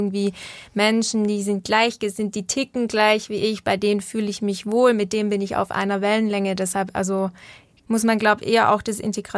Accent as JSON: {"language": "German", "region": "Baden-Württemberg", "country": "Germany", "said": "Ich komme aus dem Oberschwäbischen und wir haben den Heiligen Berg, den Bussen nennt sich der."}